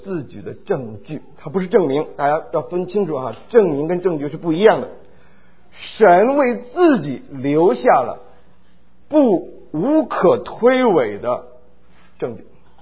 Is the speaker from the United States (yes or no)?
yes; Houston, Texas, United States; 你知道 NASA 我是从休斯顿来的，我们很骄傲 NASA 总部在我们那边。